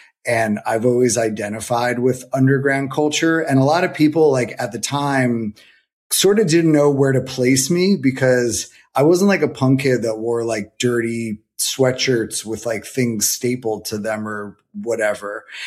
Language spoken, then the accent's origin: English; New Jersey, United States; also born or lived in Staten Island, New York; so I was born in Staten Island, which probably explains a lot about how I turned out, but I was born in Staten Island and my family moved to New Jersey in 1991 and I had to go with them.